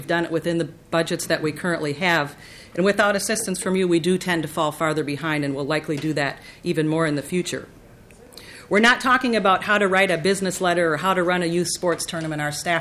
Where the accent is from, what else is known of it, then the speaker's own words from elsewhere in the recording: St. Paul, Minnesota, United States; The city that I grew up in St. Paul, is very different than the one I work in now, with more than 70% of our young people children of color.